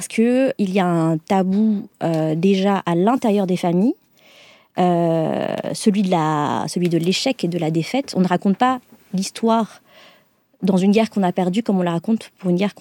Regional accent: Madagascar; Moi, je suis native et de nationalité malgache. J'ai grandi à Madagascar, mais j'ai fait toutes mes études dans le cursus français, dans le système de la coopération culturelle française

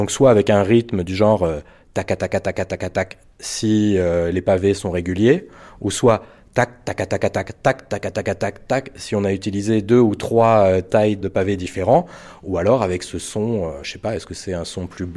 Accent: Nîmes, Occitanie, France; la ville dans laquelle j'ai grandi, à Nîmes

